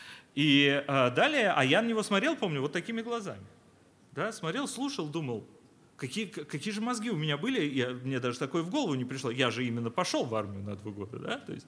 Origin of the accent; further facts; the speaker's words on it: Moscow, Russia; moved away as an adult; now in Germany; Я родился в Москве, в поколениях родился в Москве